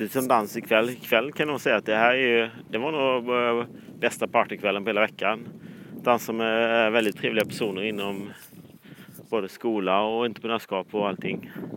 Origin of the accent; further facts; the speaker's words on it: Sweden; Men jag är ju svensk så jag gör inte det.